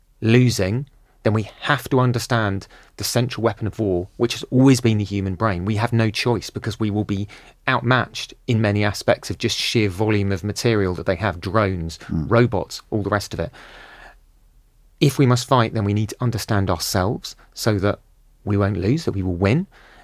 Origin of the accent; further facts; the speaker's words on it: Finchley, London, United Kingdom; Like, I grew up in North London. It was very pleasant, ultimately. I grew up in Finchley. It was nice.